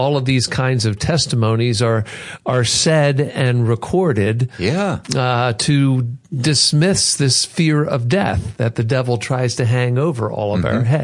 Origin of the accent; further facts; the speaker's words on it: Baltimore, Maryland, United States; we are from Baltimore. We are sort of Southern